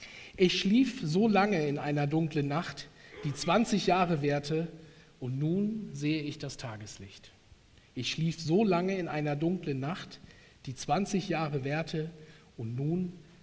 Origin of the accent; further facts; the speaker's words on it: Emden, Lower Saxony, Germany; war davor Jugendpastor in Emden, also gar nicht so weit von hier, und komme auch gebürtig aus Emden. Also ich bin in Emden geboren, bin Emder Jung